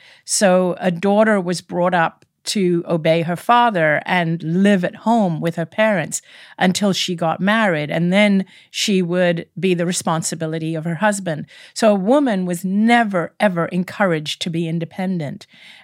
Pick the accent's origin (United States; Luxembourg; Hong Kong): Hong Kong; I'm ethnically Indian. But I went to a British school, grew up in Hong Kong, which is predominantly a Chinese city. So although I grew up very multicultural, I lived a life in Hong Kong.